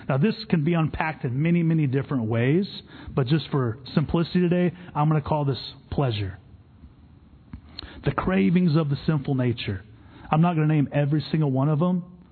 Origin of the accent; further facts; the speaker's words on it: Texas, United States; Like I'm from Texas. I like trucks.